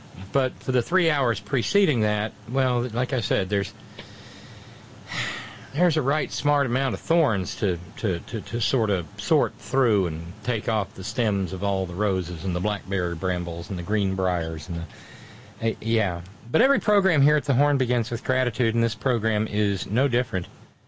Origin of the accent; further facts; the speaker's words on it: Florence, Alabama, United States; something that I have loved since I was a teenager, namely the W.C. Handy Music Festival in my hometown, will actually be taking place that last weekend of July.